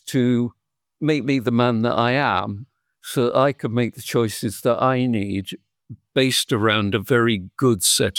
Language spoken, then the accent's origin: English; England, United Kingdom; I'm English. I'm a Christian.